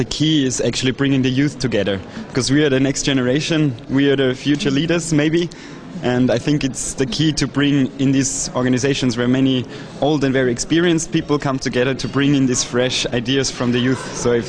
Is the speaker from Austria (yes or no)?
yes; Vienna, Austria; English is a second language; I'm coming from Austria, Vienna